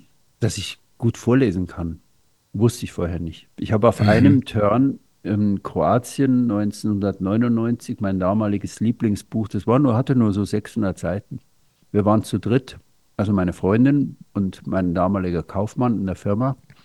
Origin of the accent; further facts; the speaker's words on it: Bavaria, Germany; Ich bin in Oberbayern ja aufgewachsen